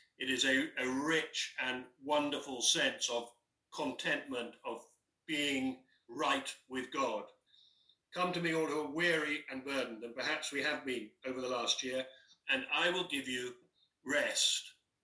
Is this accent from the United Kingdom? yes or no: yes; United Kingdom; You see, we tend to think as British people, I think, that we can sort things out.